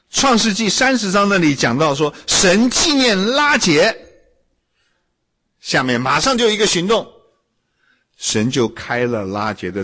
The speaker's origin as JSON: {"language": "Chinese", "country": "China", "said": "哎，我们中国人，你如果杀我一个人怎么样？我杀你全家，对不对？"}